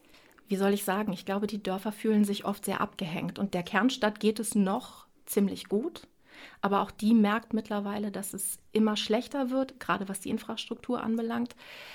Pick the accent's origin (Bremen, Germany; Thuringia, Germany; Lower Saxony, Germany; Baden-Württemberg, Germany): Lower Saxony, Germany; Bad Lauterberg; also born or lived in Northeim / Barbis; ich bin in Lauterberg geboren, ich bin in Northeim geboren und am ersten Tag nach Osterhagen gekommen und habe dann in Barbis gewohnt und dann in Lauterberg. Das heißt, ich kenne zwei der drei Orte als meinen Lebensmittelpunkt.